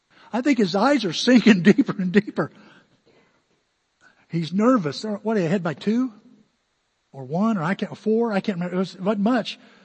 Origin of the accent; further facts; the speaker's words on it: United States; And just like sometimes I take my freedom as an American for granted